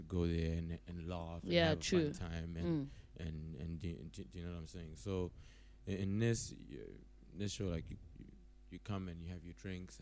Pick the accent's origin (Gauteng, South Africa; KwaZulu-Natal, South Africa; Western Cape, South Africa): KwaZulu-Natal, South Africa; KwaMashu; I grew up Kwamashu. Dude, just born and bred.